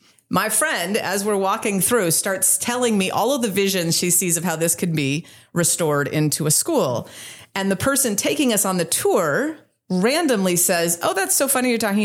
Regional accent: Colorado, United States; also born or lived in Costa Rica; I have no connection to Indiana. I was raised in Colorado, spent those 20 years in Costa Rica, and had no interest in moving to the Midwest or to Indiana.

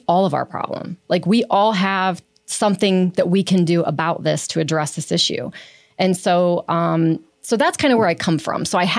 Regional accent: Barberton, Ohio, United States; So I was born in Barberton. I actually went to Woodford Elementary, so I'm a Woodford Warrior.

